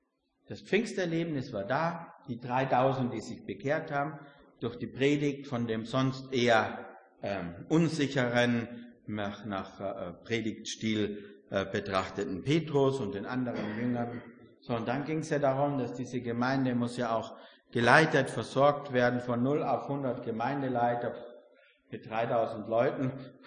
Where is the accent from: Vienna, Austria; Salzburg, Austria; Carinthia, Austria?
Carinthia, Austria; also born or lived in Styria; Ich bin in der Steiermark geboren und in Kärnten aufgewachsen, zwei Bundesländer in Österreich.